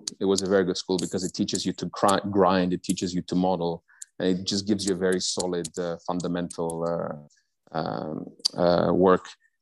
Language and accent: English; Cyprus; bear in mind, I grew up in Cyprus, which is an island in the middle of nowhere.